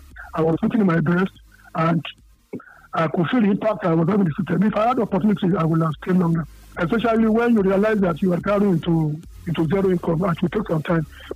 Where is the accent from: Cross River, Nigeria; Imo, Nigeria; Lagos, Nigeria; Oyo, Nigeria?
Lagos, Nigeria; Ebute Metta; I'm a Lagosian, born and bred in Ebutemata.